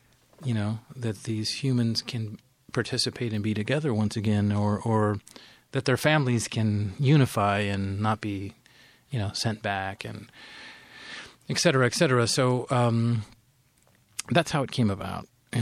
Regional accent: New Mexico, United States; born there; where I grew up was Mexico at the time, and where I was born in New Mexico was Mexico at the time

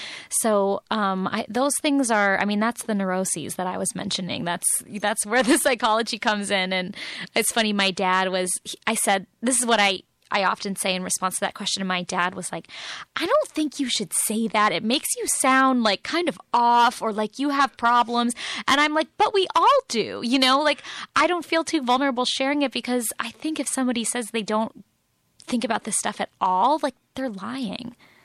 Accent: San Francisco, California, United States; I'm from San Francisco, born and raised. My family's still there. And I moved to the Midwest for graduate school for my MFA in fiction. And I just totally fell in love with it. I call myself a born again Midwesterner

